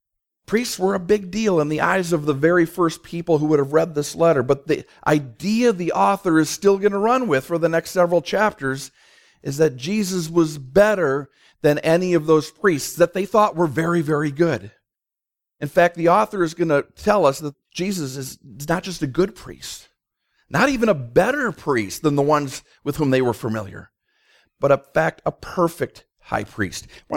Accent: St. Paul, Minnesota, United States; I grew up in St. Paul. I attended St. Joe's Church on the west side, part of the Archdiocese of St. Paul

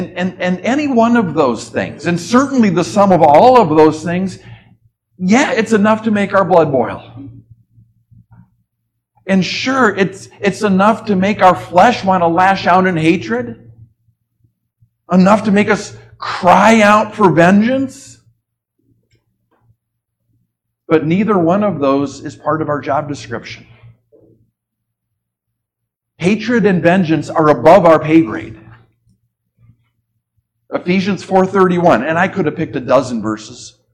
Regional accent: Minnesota, United States; My home state, Minnesota's liberal Speaker of the House, Melissa Hortman, and her husband, both killed over ideological differences, murdered.

